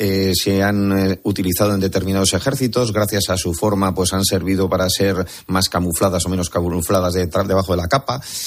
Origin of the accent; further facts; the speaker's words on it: Bilbao, Basque Country, Spain; en mi tierra, en Bilbao, había duelos de espadas